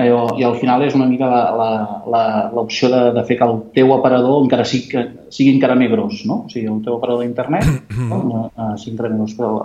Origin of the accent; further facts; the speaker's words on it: Verges, Catalonia, Spain; Jo sóc de Verges i que són 1.200 habitants.